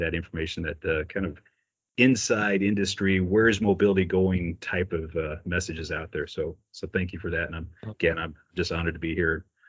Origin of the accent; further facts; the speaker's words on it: St. Louis, Missouri, United States; I was living and working in St. Louis, which is my hometown.